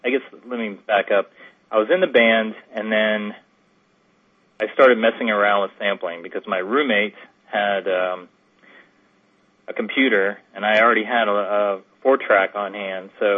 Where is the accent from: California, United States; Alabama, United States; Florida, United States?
Florida, United States; I'm Florida boy. South Florida, specifically.